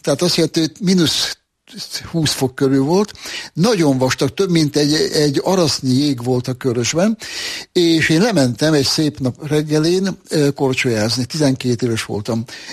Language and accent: Hungarian; Endrőd, Békés, Hungary; Hát én Endrőd vagyok, most Gyumendrő a nev, akkor még Endrőd volt csak.